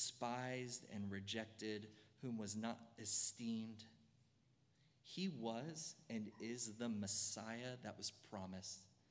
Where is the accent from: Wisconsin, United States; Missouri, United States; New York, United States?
Missouri, United States; Now, we are from Missouri, and so we love the Chiefs. In Missouri, there's not a lot of pride around any other sports teams except for the Kansas City Chiefs and the St. Louis Cardinals for their decorated histories.